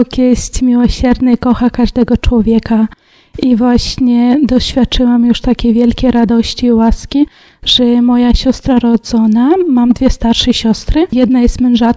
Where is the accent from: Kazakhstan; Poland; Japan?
Kazakhstan; Pochodzę z rodziny niewierzącej, wychowywałam się w Kazachstanie, tam spędziłam swoje dzieciństwo. Mając 14 lat otrzymałam chrzest święty i komunię świętą.